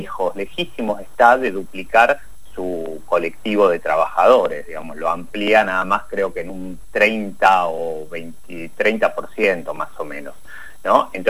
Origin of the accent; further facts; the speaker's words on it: Trelew, Chubut, Argentina; born there; yo nací en Trelew